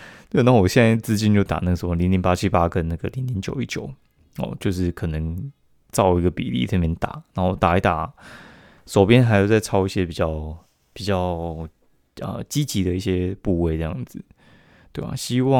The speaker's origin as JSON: {"language": "Chinese", "region": "central and southern Taiwan", "country": "Taiwan", "lives_now": "Taipei, Taiwan", "said": "因为我是中南部那边上来的嘛，所以我就觉得说，嗯，好像中南部其实也不错啊。"}